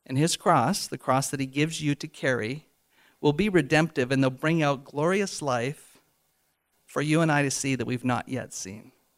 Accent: Canada; if you're anything like me as a Canadian, I just feel like I just like to be exempt from this cross-bearing thing.

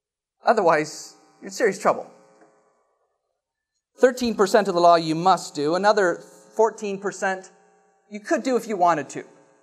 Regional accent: Canada; I'm Canadian.

